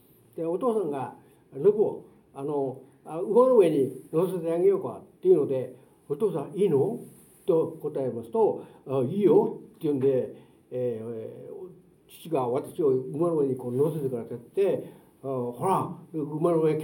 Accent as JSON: {"language": "Japanese", "town": "Utsunomiya", "region": "Tochigi", "country": "Japan", "tie": "born or raised there", "said": "私は栃木県宇都宮市郊外の、農家の次男坊として、生まれ育ちました。20歳までそこで過ごしたわけですね。"}